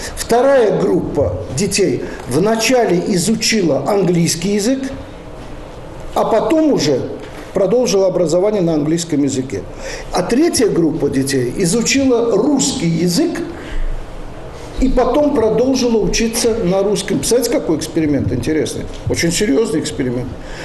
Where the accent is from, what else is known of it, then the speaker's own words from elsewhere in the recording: Baku, Azerbaijan; у меня на родине, в Баку, где я родился когда-то, тоже продолжают говорить по-русски.